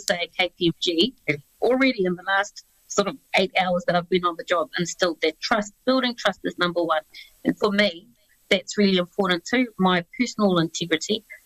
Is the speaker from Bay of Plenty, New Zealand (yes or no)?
no; Auckland, New Zealand; growing up in Auckland